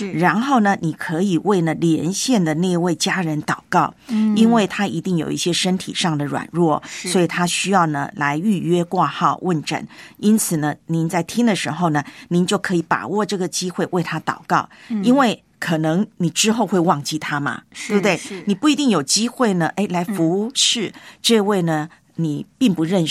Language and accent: Chinese; Taiwan; 这个米浆呢啊，在我的老家台湾啊、那它是跟豆浆的并排的。